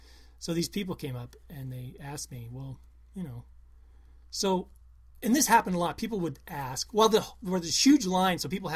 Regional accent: Melcher-Dallas, Iowa, United States; And a lot of other people from my hometown, Melcher Dallas, worked there.

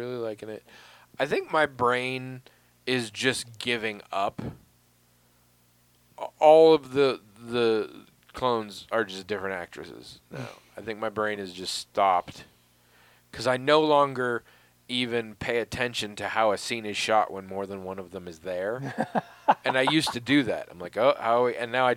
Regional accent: United States; However, I'm American, so I don't notice.

